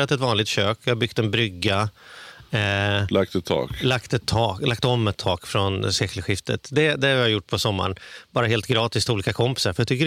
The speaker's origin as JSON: {"language": "Swedish", "town": "Stockholm", "region": "Stockholm County", "country": "Sweden", "said": "jag kommer från Stockholm"}